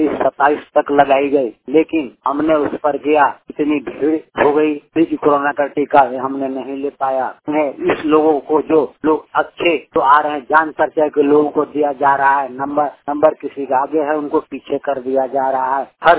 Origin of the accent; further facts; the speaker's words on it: Tugbera, Jharkhand, India; मैं झारखंड पलामू से, हमारा पलामू में हमारा गांव तुगबेरा पुलिस स्टेशन नवा बाजार के अंतर्गत